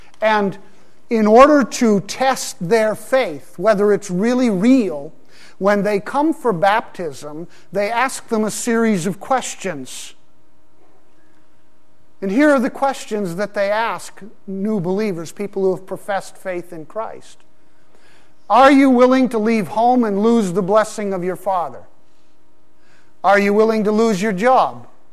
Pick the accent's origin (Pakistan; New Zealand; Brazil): Pakistan; Growing up in Pakistan, in an Islamic country, these were real issues.